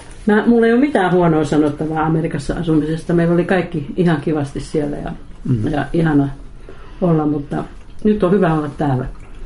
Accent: Kivijärvi, Central Finland, Finland; born there; Se oli se talo, missä mä synnyin täällä Kivijärvellä.

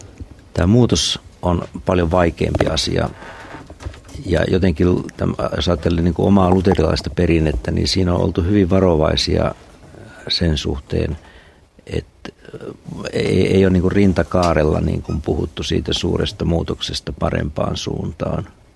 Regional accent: Central Finland, Finland; mä oon keskisuomalainen, joka tykkää mäistä, niin se on vähän vaikeaa täällä Etelä-Pohjanmaalla

